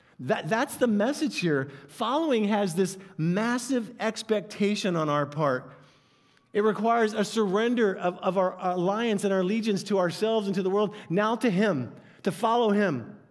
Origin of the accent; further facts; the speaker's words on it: New Jersey, United States; I'm from the South Jersey, Philadelphia area. Go Eagles!